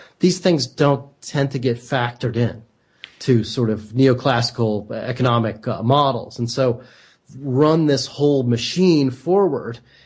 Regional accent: Kentucky, United States; And I grew up in Kentucky, and the horse races were a lot more fun there than that one.

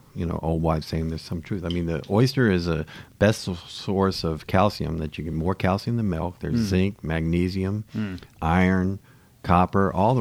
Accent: Mobile, Alabama, United States; now in New York, United States; I grew up eating oysters in Alabama and Mobile, on Mobile Bay. And whenever I could afford to go out and have an oyster here in Manhattan

